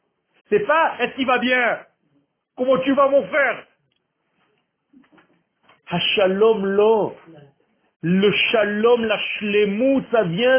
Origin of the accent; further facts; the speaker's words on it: Beersheba, Southern District, Israel; born there; first language Hebrew; French is a second language; Moi, c'est pas ma langue natale. Hein. C'est-à-dire, moi je parle en hébreu, moi je suis israélien, de racine, de naissance, Beersheva.